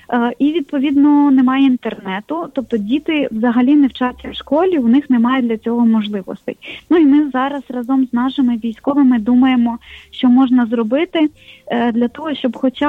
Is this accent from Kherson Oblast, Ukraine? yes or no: yes; Nova Kakhovka, Kherson Oblast, Ukraine; В моєму рідному місті, в Новій Каховці, більшість населення виїхали